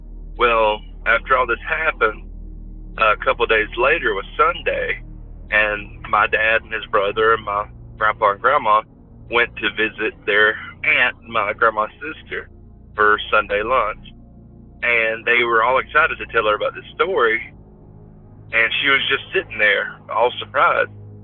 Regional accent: North Carolina, United States; I'm from Sampson County, North Carolina.

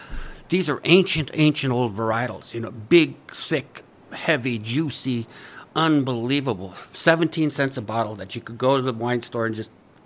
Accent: Ontario, Canada; I grew up in Northern Ontario. My dad was a mining engineer in Elliott Lake.

